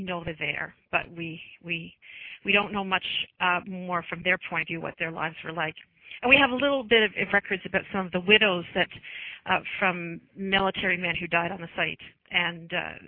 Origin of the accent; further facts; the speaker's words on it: Ontario, Canada; like many people growing up in Eastern Ontario, I was very familiar with the canal and visited as a recreational site